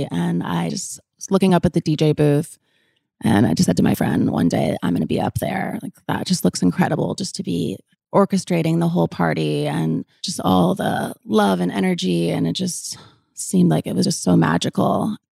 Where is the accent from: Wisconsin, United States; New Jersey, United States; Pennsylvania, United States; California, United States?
California, United States; Los Angeles; also born or lived in New York; When I lived in Los Angeles, I just lived such a sheltered life as a little girl growing up. And then moving to New York